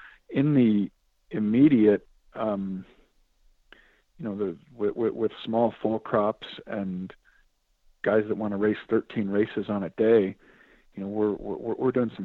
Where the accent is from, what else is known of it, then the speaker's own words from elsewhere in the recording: Chicago, Illinois, United States; Growing up in Chicago, there was nobody that liked horse racing.